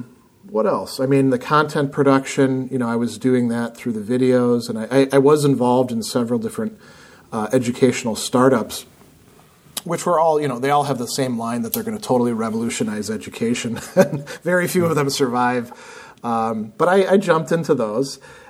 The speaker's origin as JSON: {"language": "English", "region": "Midwest", "country": "United States", "said": "And you know, being a Midwesterner, I think I much rather wanted to go to upstate New York than to stay in the South."}